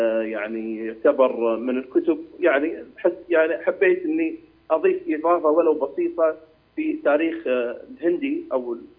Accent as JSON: {"language": "Arabic", "country": "Kuwait", "said": "لأن هذه الجهة اللي عندنا في الكويت"}